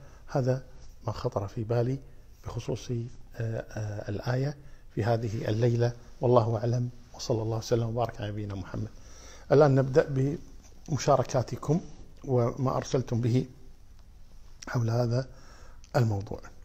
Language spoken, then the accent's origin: Arabic; Kuwait; يمكن عندنا في الكويت مشهورة جدا، ما أدري عن غير الكويت